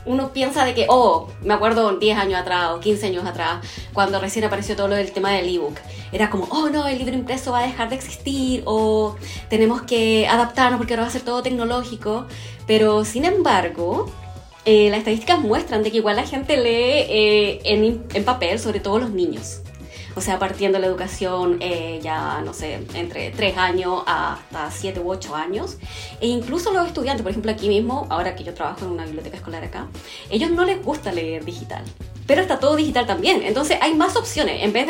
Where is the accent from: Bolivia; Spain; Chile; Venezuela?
Chile; somos todas chilenas, solo mujeres.